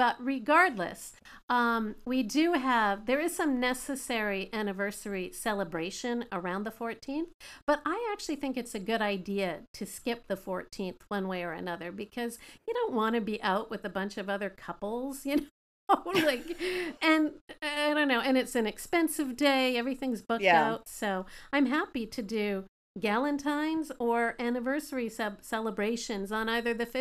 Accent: Canada; now in United States; I'm Canadian, for those of you who don't know.

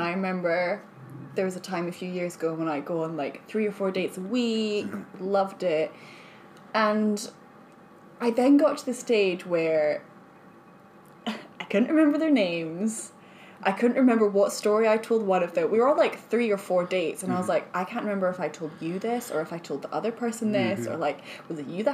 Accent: Edinburgh, Scotland, United Kingdom; now in London, United Kingdom; So I grew up in Edinburgh.

